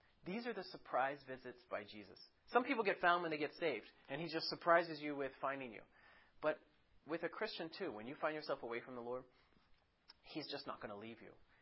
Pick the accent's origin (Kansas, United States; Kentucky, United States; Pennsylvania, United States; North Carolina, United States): Kentucky, United States; Remember, I'm from Kentucky originally.